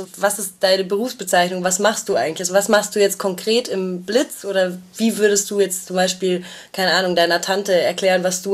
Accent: Munich, Bavaria, Germany; Also ich komme ja aus München

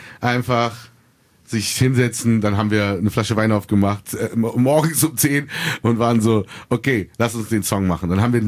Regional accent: Berlin, Germany; born there; Menschen wie mich, die hier geboren sind, in Berlin geboren sind, ich liebe mein Heimatland Deutschland, ich singe auf Deutsch, ich texte auf Deutsch, ich denke auf Deutsch.

